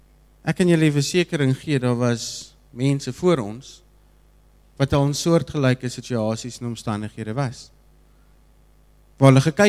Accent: Piketberg, Western Cape, South Africa; Ek is van Piketberg.

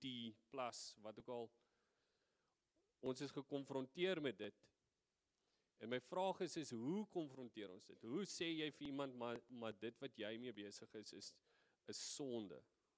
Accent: Western Cape, South Africa; now in Boston, United States; ons is daar van die Kaap, ons bly in Boston, Willa

